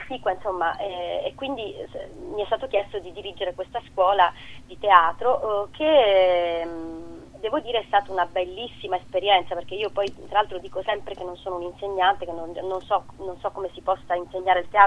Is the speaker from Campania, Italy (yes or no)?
no; Sicily, Italy; io vado lì a intervistarlo perché io sono siciliana